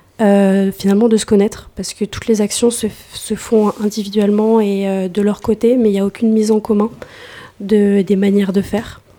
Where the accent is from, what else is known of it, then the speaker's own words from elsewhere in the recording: Strasbourg, Grand Est, France; Ah oui, moi je viens pas du tout des Cévennes. Je viens de Strasbourg.